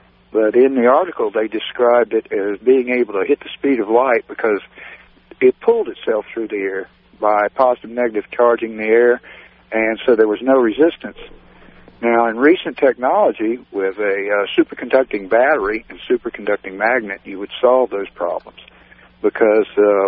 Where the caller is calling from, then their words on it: United States; Carolina.